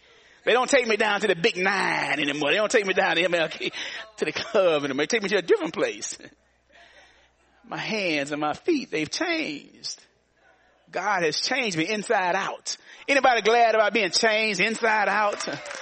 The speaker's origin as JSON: {"language": "English", "region": "Arkansas", "country": "United States", "tie": "born or raised there", "said": "Growing up in the Ebenezer Baptist Church out in Southern Arkansas"}